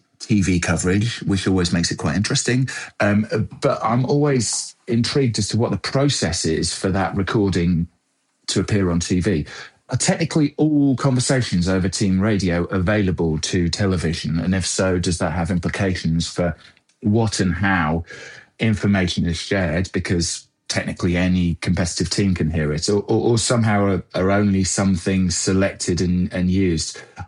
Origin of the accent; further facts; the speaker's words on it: Berkhamsted, East of England, United Kingdom; I'm from Berkhamsted in the United Kingdom, which I'm guessing is within Not Watford.